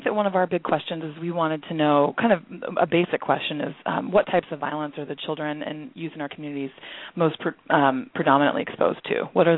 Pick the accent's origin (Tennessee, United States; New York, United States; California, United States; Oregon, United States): Oregon, United States; Portland; And I'm from Portland, Oregon, in Multnomah County